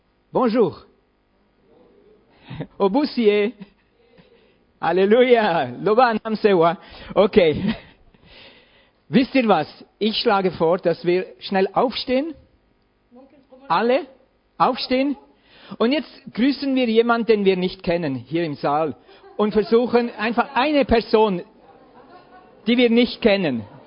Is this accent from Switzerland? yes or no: yes; Switzerland; also born or lived in France; Ich bin Schweizer, habt ihr das schon gemerkt? Aber ich bin nicht ganz so aufgewachsen, wie ich aussehe. Ich bin in Frankreich geboren.